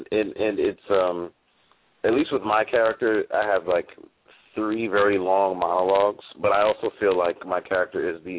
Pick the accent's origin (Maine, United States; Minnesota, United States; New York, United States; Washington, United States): New York, United States; moved away as an adult; now in San Francisco Bay Area, United States; Because I grew up in New York, lived there for over 30-something years before I finally moved out to the Bay Area.